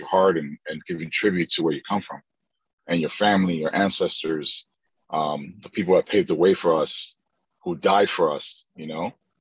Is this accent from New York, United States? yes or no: yes; New York City, New York, United States; now in Oakland, United States; born and raised in New York City, Washington Heights.